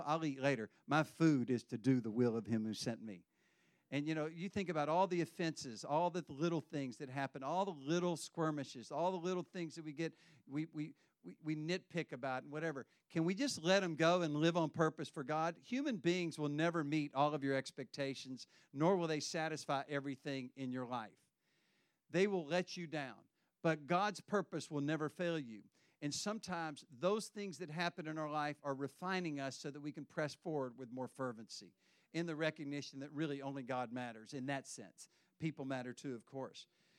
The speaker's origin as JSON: {"language": "English", "region": "the South", "country": "United States", "tie": "born or raised there", "said": "but there's a saying that I'm from the South. You probably know that, but I grew up there."}